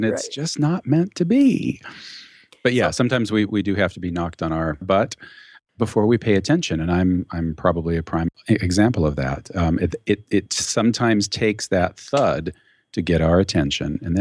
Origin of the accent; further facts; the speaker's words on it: California, United States; So see, you know, I'm from California, so it never comes out that way, no matter how hard I try.